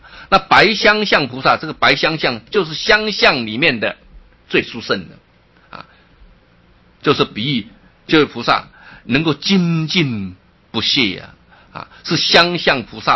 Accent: China; 所以自信我们中国人讲天嘛

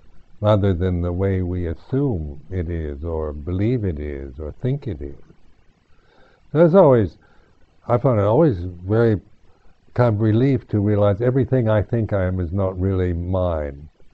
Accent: United States; we operate in these delusions of I am the body … I am this American, and so forth.

